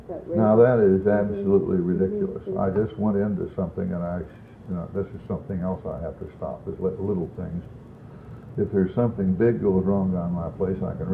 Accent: Oklahoma, United States; And I was raised in Oklahoma.

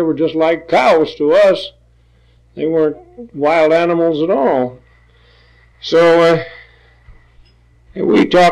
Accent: Seattle, Washington, United States; born there; Oh, I was born in Seattle.

